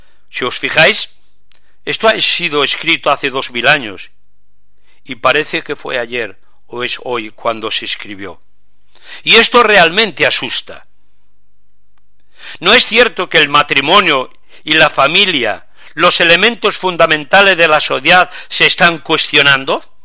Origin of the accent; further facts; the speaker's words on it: Tui, Galicia, Spain; accent: Spanish; como podéis ver por mi acento, soy español. Y concretamente de una parte de España que es muy conocida en el mundo hispano por Galicia, o sea, los llamados gallegos. Vivo en una ciudad, un pueblo fronterizo con Portugal, se llama Tui